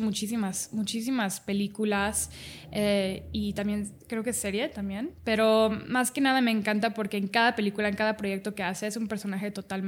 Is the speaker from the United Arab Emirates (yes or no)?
yes; Dubai, United Arab Emirates; also born or lived in Cancún, Mexico; nací en Cancún y a los 2 meses me fui con mi mamá... a Dubái porque mi papá es piloto.